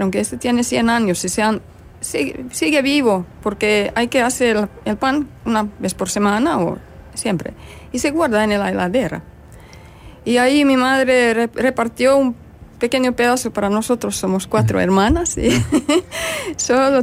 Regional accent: Finland; Spanish is a second language; moved away; cuando salí de Finlandia comprendí que era algo especial

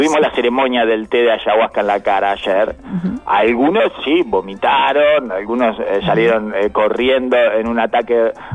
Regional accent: Uruguay; Así que, un poco nosotros también somos uruguayos

